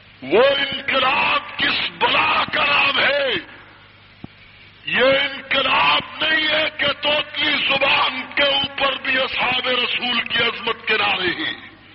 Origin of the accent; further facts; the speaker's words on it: Jhang, Punjab, Pakistan; آج کوئی آدمی پوچھتا ہے تم کس شہر سے آئے ہو؟ میں جنگ سے آیا ہوں.